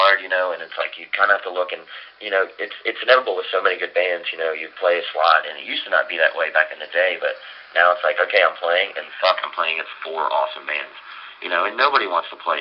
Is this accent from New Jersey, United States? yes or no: no; Virginia, United States; me growing up in Virginia and being friends with those guys forever.